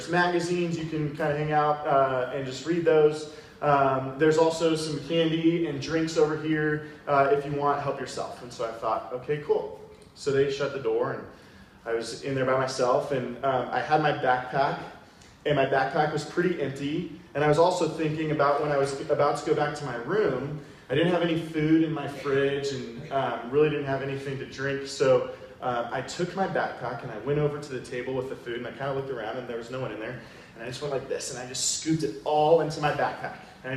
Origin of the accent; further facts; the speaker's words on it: San Diego, California, United States; now in Arizona, United States; I have lived in Arizona for a couple of years. I'm originally from San Diego, which I kind of did that backwards.